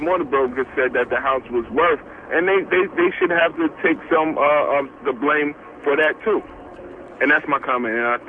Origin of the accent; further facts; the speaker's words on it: New York, United States; I just want to say quickly, I'm in Baltimore, but I'm from New York. I'm down here in Baltimore on business.